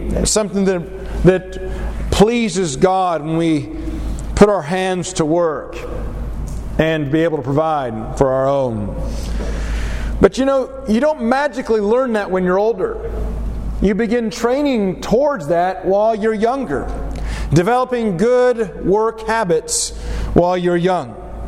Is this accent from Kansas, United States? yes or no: yes; Derby, Kansas, United States; I grew up in Derby, Kansas, a nice little neighborhood, community.